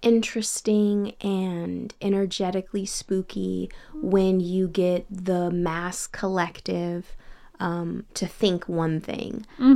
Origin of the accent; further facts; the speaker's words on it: Atlanta, Georgia, United States; also born or lived in Los Angeles / New York; You know, I grew up in Atlanta and LA and New York.